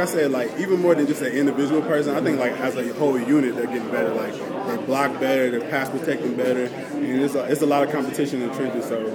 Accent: Texas, United States; It's just like, for me, I'm from Texas, so it's going to be kind of sad not playing A&M in Texas and Tech.

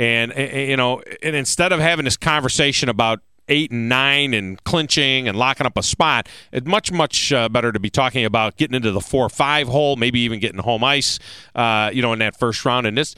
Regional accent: Rochester, New York, United States; I grew up in Rochester, New York, and Don Stevens, you know, the Rochester Americans for years and years, was always a lot of fun.

